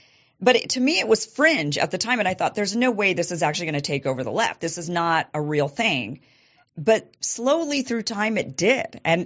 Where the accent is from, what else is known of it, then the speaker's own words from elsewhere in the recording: Idaho, United States; one of them being my home state of Idaho. I was born and raised and still keep a residence in Idaho. Okay, so I'm an Idahoan through and through.